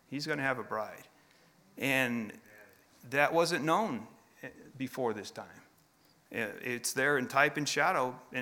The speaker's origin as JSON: {"language": "English", "town": "Chicago", "region": "Illinois", "country": "United States", "said": "I'm from Chicago area, and come out here and I didn't know anything."}